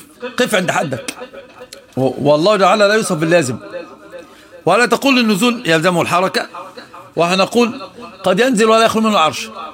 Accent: Alexandria, Alexandria Governorate, Egypt; انا اسكندراني

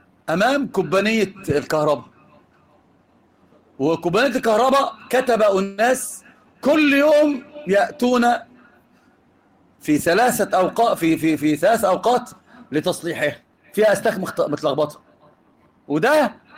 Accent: Egypt; فجابوها بالوصف عندنا في مصر زنانه

